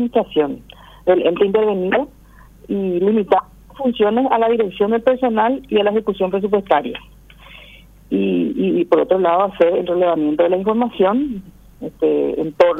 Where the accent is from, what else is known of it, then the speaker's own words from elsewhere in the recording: Paraguay; lo que queremos como paraguayos